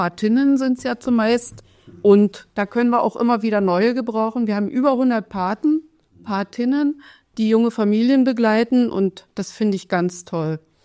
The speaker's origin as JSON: {"language": "German", "town": "Wittichenau", "region": "Saxony", "country": "Germany", "tie": "born or raised there", "said": "ich bin in der Lausitz aufgewachsen. In Wittichenau habe ich gewohnt, den größten Teil der Kindheit. In der Nähe von Hoyerswerda, damals Bezirk Cottbus. Niederschlesische Oberlausitz heißt das jetzt und gehört jetzt zu Sachsen."}